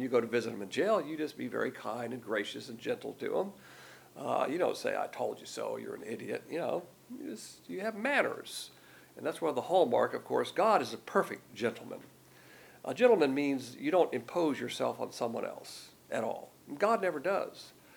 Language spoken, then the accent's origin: English; the South, United States; I'm from the South, and one of the hallmarks of a Southerner is manners.